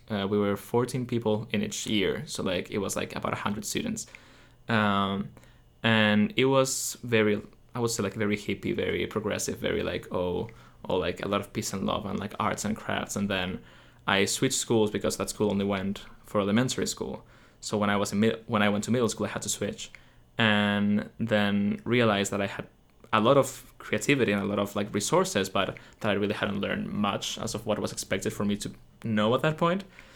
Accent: Madrid, Community of Madrid, Spain; So, I grew up in Madrid, in Spain. It's a very hard place to describe in many ways.

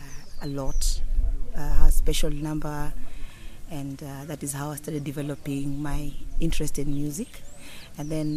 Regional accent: Nairobi, Kenya; born there; Okay, I was born in Nairobi, and I was born in a family of 15, and most of us grew around music

